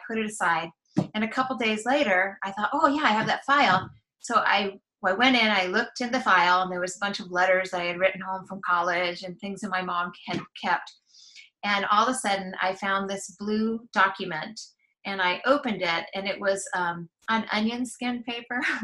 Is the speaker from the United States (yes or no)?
yes; Illinois, United States; born there; because I was born in Illinois, for $15, I could send my request in for a non-certified birth certificate from the Department of Public Health in Illinois.